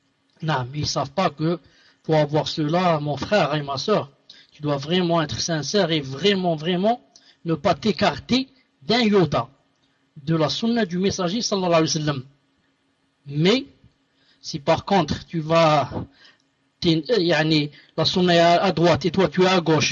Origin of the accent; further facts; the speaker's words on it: Algeria; vous savez que chez nous en Algérie, ça fait un certain temps, c'est devenu, yani le week-end, c'est devenu vendredi et samedi.